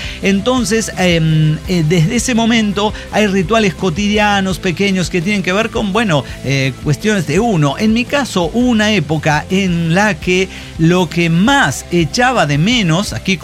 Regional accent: Mexico; now in Minneapolis, United States; aquí lejos de mi tierra, en Minneapolis, Minnesota, esa experiencia se transformó en un recuerdo vago

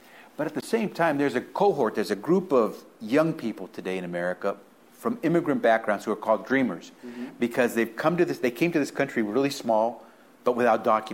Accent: Sacramento, California, United States; So I was born and raised in Sacramento. I'm the first in my family to have a chance to get that college degree

